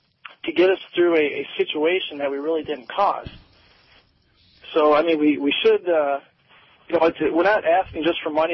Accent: St. Clair Shores, Michigan, United States; Actually, I'm from St. Clair Shores, not St. Clair.

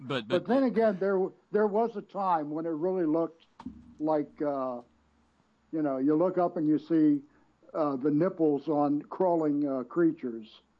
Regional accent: Virginia, United States; And in my home state of Virginia in this past year

